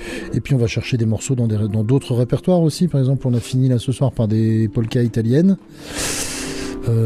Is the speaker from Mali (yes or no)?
no; Bourgogne-Franche-Comté, France; moi j'ai des bases par exemple Morvandel, je suis du Morvan à la base en Bourgogne.